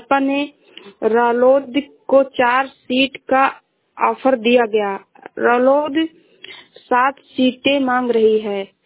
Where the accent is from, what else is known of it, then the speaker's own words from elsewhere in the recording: Uttar Pradesh, India; मैं जिला श्रावस्ती से हूँ।